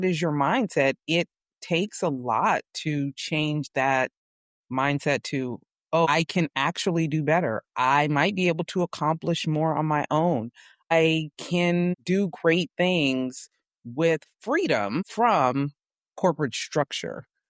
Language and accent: English; California, United States; we are from the Bay Area, the tech capital of the world, Silicon Valley. We moved out to Southern California and said we would never be in LA.